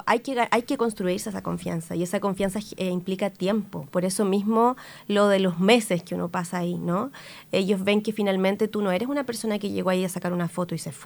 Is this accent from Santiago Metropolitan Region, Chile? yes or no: yes; Santiago, Santiago Metropolitan Region, Chile; siempre van a notar que tú eres una persona de afuera, yo soy una santiaguina